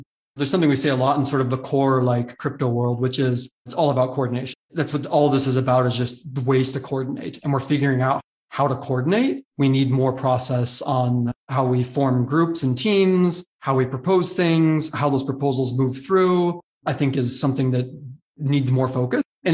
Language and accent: English; United States; Like, I'm an American. I think it's really sad that the United States is missing out on this by not giving guidance.